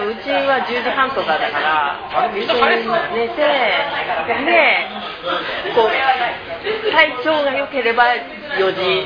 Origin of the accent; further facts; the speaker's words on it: Yamagata, Japan; 山形県の私の実家に。